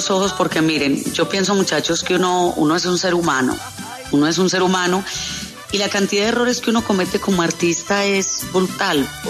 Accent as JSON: {"language": "Spanish", "region": "Bogotá", "country": "Colombia", "said": "voy a cantarle a mi pueblo de Bogotá con toda mi banda"}